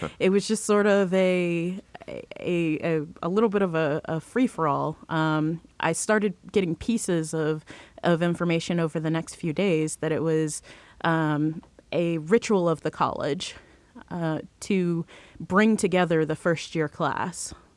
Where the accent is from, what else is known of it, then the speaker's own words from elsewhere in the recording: the South, United States; I grew up in the South, I mean, it's Ku Klux Klan, this is not hard to put together